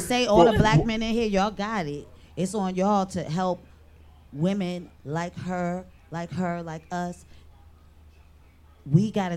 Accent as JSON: {"language": "English", "town": "New York City", "region": "New York", "country": "United States", "tie": "born or raised there", "said": "I was raised in New York City, but my family was down south."}